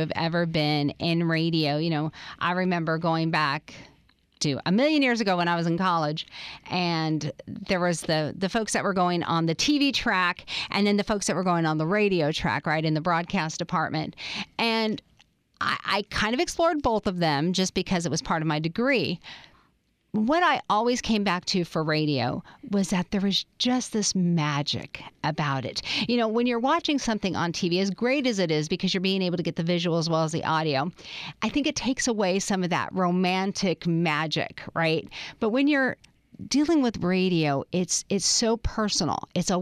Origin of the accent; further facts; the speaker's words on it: Seattle, Washington, United States; I'm from Seattle originally